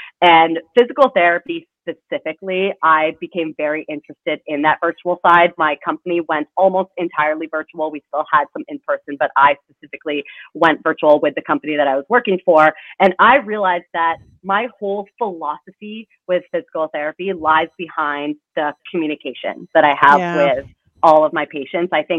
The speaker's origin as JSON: {"language": "English", "country": "Canada", "moved": "as an adult", "lives_now": "United States", "said": "I'm Canadian, eh?"}